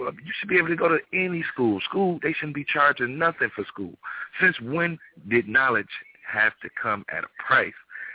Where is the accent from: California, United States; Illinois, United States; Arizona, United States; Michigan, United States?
Michigan, United States; Detroit; I'm listening to the topic, and I'm from Detroit, Michigan, and it's a lot of that going on here because the schools are not up to par.